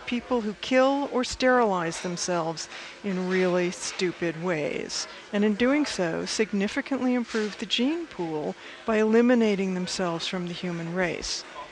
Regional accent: New England, United States; also born or lived in Hawaii; I've lived in Hawaii. I grew up in New England. Water, water, water.

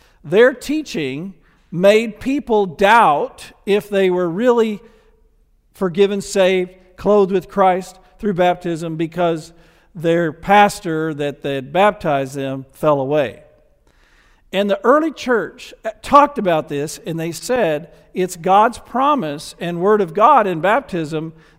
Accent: the South, United States; accent: Southern; since I was from the South and had a Southern accent and all that kind of stuff.

